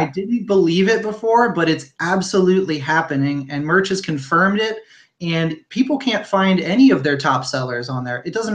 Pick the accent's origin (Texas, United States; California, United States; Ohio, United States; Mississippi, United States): Mississippi, United States; Well, I'm from down south in Mississippi, down in Muncie.